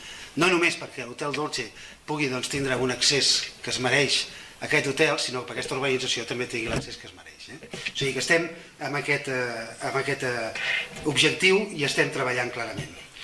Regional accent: Sitges, Catalonia, Spain; perquè sàpiga que d'on sóc jo també, perquè sóc de Sitges

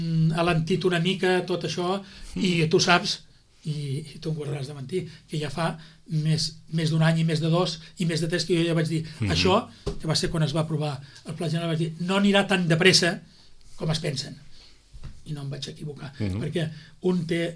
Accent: Sitges, Catalonia, Spain; I torno a dir que jo coneixo una mica el meu poble

